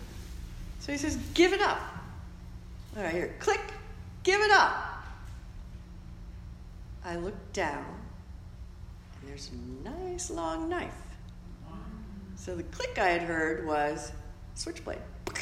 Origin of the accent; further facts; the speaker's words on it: East Coast, United States; also born or lived in New York City; I grew up on the East Coast. I've lived in New York City a really long time. I was just there. If I could identify myself with a part of the country, it would be New York. I identify as a New Yorker still.